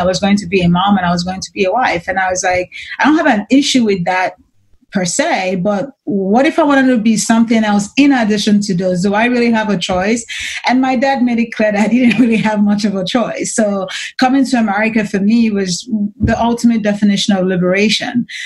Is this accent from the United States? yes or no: no; Nigeria; born there; I was born in Nigeria, as you mentioned, and I had this vision about who I wanted to be by the time I was 6 or 7.